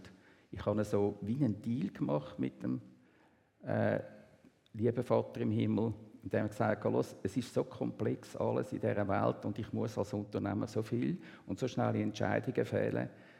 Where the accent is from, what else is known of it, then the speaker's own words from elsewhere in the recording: Zollikerberg, Zurich, Switzerland; also born or lived in Basel; Aufgewachsen bin ich geboren in Basel. Mein Vater war Betriebsleiter von einer Druckerei dort und hat gedacht, ich will selbstständige Druckerei führen. Wir sind dann in Zolliken Berg gekommen. Das ist in der Gemeinde Zolliken.